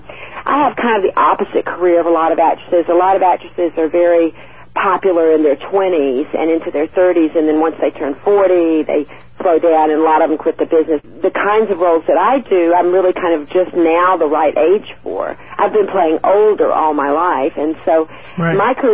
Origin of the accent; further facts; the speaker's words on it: the South, United States; accent: southern; I just, in life, I was not willing to lose my southern accent